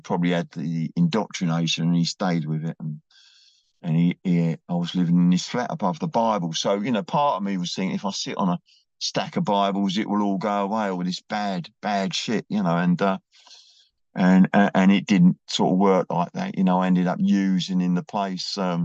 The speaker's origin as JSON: {"language": "English", "town": "Blackheath", "region": "London", "country": "United Kingdom", "tie": "born there", "said": "I was born in Blackheath in southeast London."}